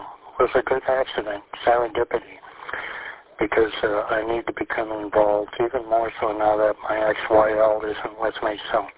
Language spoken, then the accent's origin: English; Minnesota, United States; growing up in Minnesota, had our share of tornadoes too.